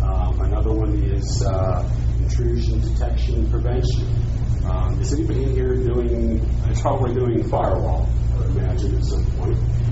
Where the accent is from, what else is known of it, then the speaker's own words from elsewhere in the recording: Florida, United States; I'm from Florida. I was born and raised there.